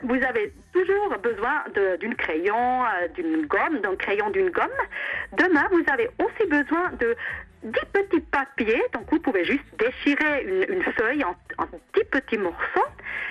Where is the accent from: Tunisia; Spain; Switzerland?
Switzerland; German-speaking Switzerland; now in France; Je suis suisse-allemande, ouais. Mais vu que j'habite en France